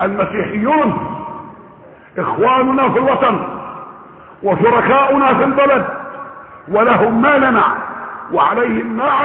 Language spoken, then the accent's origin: Arabic; Egypt; اتهمني كمصري انا مسؤول شيئا